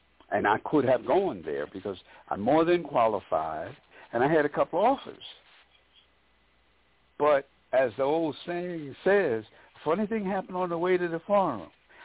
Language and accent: English; Harlem, New York, United States; I grew up in Harlem. And in growing up in Harlem, I always wanted to dress like the men dressed in those days.